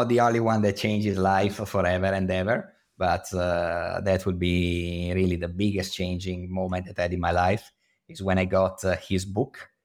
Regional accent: Italy; English is a second language; So this was the first time that he was having a public event in my home country

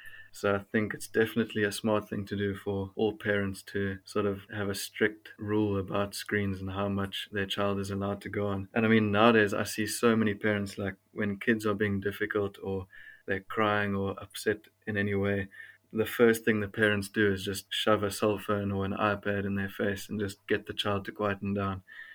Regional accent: Cape Town, Western Cape, South Africa; And so I come from the Western Cape. I'm in Cape Town.

